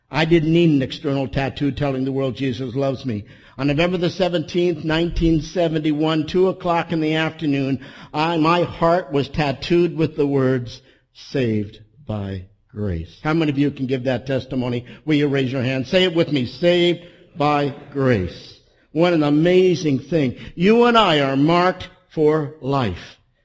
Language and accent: English; Toronto, Ontario, Canada; Some of you know that I was raised in Toronto, Canada, and I was raised in apartment high-rises.